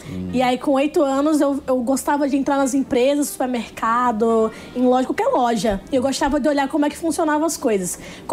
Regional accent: Natal, Rio Grande do Norte, Brazil; eu sou de Natal, Rio Grande do Norte, sou potiguar, tenho 24 anos

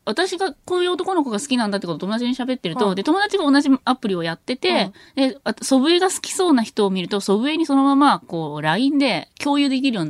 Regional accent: Gifu, Japan; 私は、岐阜です。

